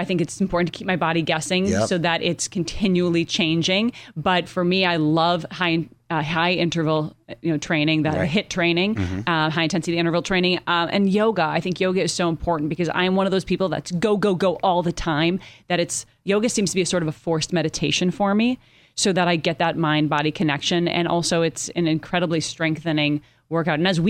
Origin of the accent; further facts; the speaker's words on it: Minneapolis, Minnesota, United States; But we're going back to my hometown, Minneapolis.